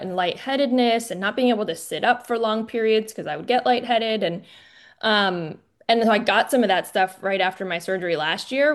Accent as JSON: {"language": "English", "region": "Vermont", "country": "United States", "tie": "born or raised there", "said": "So I grew up in Vermont. I was a big athlete. All through my childhood, ski racing became my main sport, and I attended the Green Mountain Valley School in Waitsfield"}